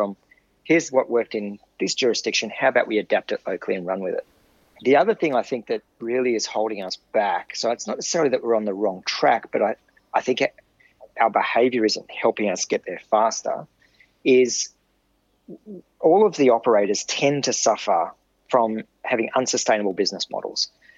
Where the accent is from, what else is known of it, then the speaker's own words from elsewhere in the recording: Sydney, New South Wales, Australia; I spent most of my life growing up in Sydney